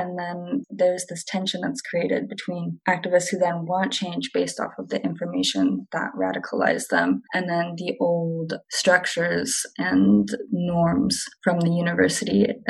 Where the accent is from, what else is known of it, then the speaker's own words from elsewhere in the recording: Pacific Northwest, United States; And I grew up in the Pacific Northwest. I went to the Puyallup Fair, and those fairgrounds like were camps at one point.